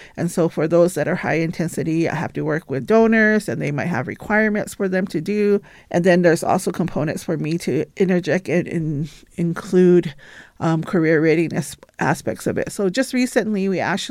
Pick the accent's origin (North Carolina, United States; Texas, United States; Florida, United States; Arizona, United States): Arizona, United States; Sells; I am a member of the Thanaotham Nation. I am from a community of Thakalodi in the Chikakuk District on the Thanaotham Nation. I grew up mainly in cells.